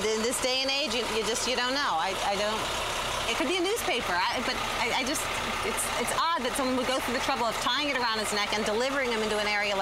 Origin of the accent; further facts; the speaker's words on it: Maryland, United States; I'm from Maryland. We don't have that up there.